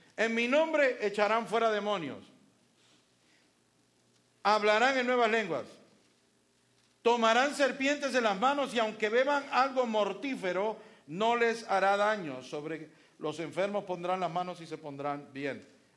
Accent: Puerto Rico; cuando yo crecí en Puerto Rico había serpientes.

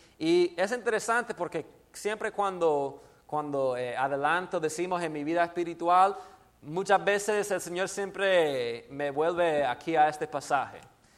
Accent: Florida, United States; Spanish is a second language; also born or lived in Houston, Texas; Soy originario de Texas. Me nací en Houston, Texas, pero mi familia y yo nos mudamos a la Florida cuando tenía apenas 5 o 6 años. Y allá en Florida me crié

